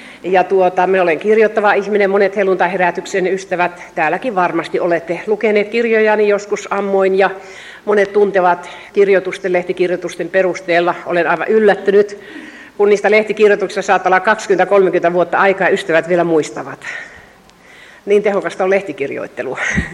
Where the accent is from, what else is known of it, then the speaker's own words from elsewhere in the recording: Jyväskylä, Central Finland, Finland; olen kotoisin Keski-Suomesta, mikä myöskin varmaan kuuluu aksentista, sieltä Savon liepeistä, sieltä naapurimaakunnasta. Ja olen syntyisin Jyväskylässä, siellä kouluni käynyt ja sitten avioitunut ja lähtenyt miehen matkassa muolimaa kiertelemään.